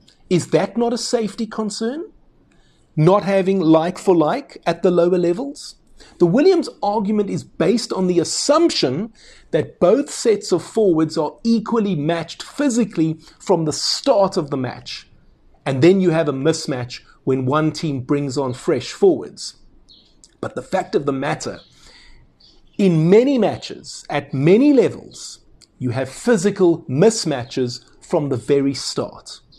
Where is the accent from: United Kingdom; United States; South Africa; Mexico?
South Africa; Cape Town, Western Cape; I grew up in Cape Town